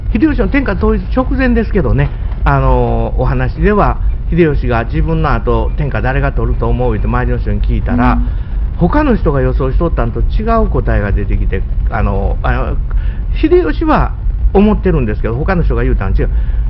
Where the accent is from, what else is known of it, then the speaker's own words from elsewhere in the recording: Kobe, Hyogo, Japan; now in Takarazuka, Japan; 私はもう神戸っ子でしょ今宝塚に住んで関西の人間言うてね